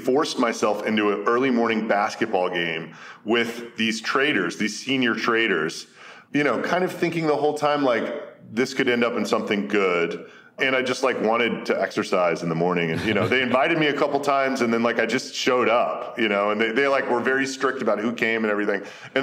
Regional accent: Houston, Texas, United States; I grew up in Houston, Texas, and my father was an oil trader.

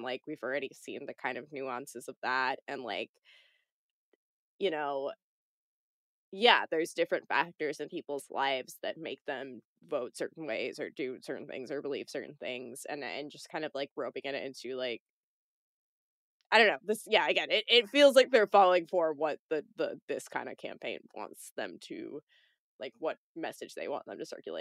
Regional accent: Chicago, Illinois, United States; because I'm from Chicago originally, and there was like a rally that he canceled in Chicago

